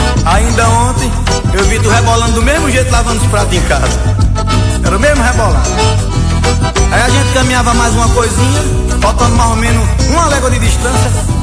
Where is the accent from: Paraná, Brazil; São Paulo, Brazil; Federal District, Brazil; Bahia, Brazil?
Bahia, Brazil; Juazeiro; also born or lived in Petrolina; meu pai me carregava pra ver o forró lá em Juazeiro e Petrolina, onde eu fui criado, no Vale do São Francisco.